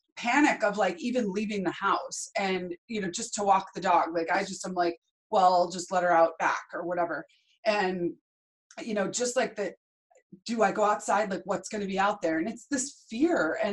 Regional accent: Chicago, Illinois, United States; you know, I'm from Chicago and I'm thinking about like in New York City

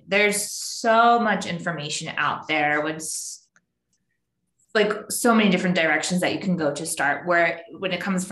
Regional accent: Philadelphia, Pennsylvania, United States; I had the Philly half marathon still to run, but that was just purely to run it because it's in my hometown.

